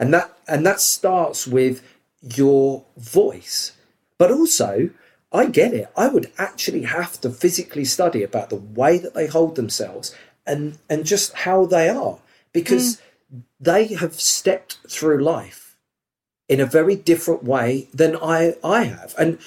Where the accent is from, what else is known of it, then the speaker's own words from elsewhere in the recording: London, United Kingdom; accent: London; I'm not ashamed of my London accent. I'm not aware of how broad or not it is.